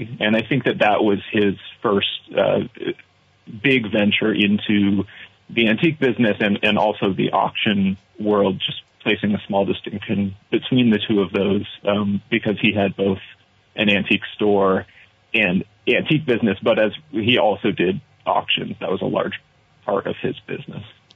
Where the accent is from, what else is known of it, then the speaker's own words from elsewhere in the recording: Chester, United States; And you know, I say I grew up in Chester. It wasn't the only place that I grew up.